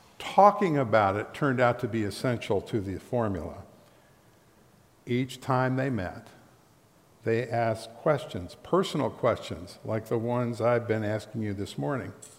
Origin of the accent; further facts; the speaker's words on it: California, United States; I didn't know this growing up in Southern California.